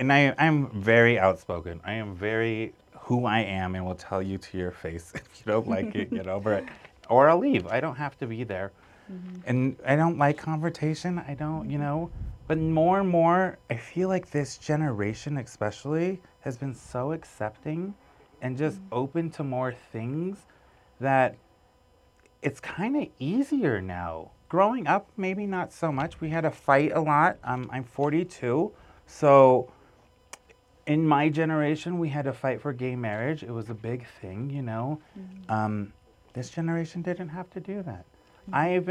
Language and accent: English; Flagstaff, Arizona, United States; So I'm from Flagstaff. Northern Arizona is my home. I was born in Tuba City. Raised my whole life in Flagstaff, Arizona.